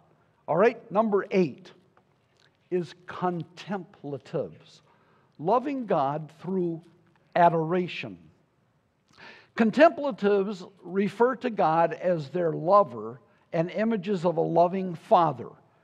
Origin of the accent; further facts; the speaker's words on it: Detroit, Michigan, United States; I grew up in Detroit.